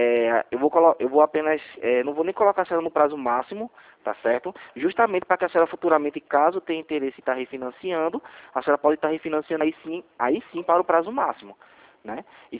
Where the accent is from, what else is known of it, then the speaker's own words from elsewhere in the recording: Recife, Pernambuco, Brazil; Sou daqui de Recife.